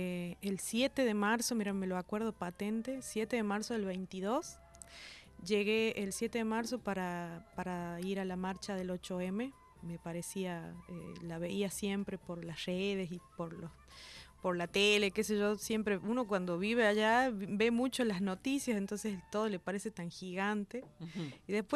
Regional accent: Catamarca, Argentina; Mi pueblo queda de un lado del Cerro Ambato, que no ha sido tan bendecido por el agua tan cerca, ¿no?

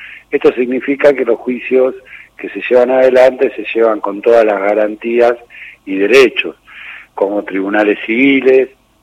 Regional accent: Argentina; todos los argentinos y argentinas

